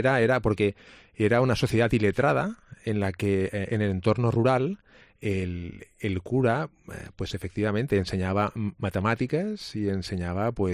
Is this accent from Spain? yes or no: yes; Ibiza, Balearic Islands, Spain; Dos, porque era en Ibiza, en mi tierra.